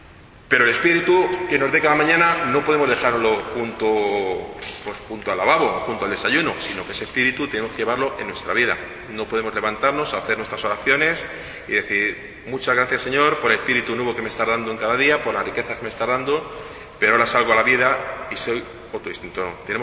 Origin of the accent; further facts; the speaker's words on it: Madrid, Community of Madrid, Spain; Yo he vivido siempre de pequeño en Madrid. Y en Madrid, en el centro de Madrid.